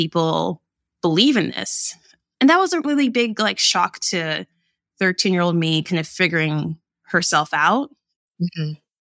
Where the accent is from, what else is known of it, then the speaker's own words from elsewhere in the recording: New York, United States; also born or lived in Southern US; I'm from New York. My cultural background is Jamaican. Mm-hmm. Both my parents are born in Jamaica. I'm actually the first born American in my family. So yeah, born and raised in New York.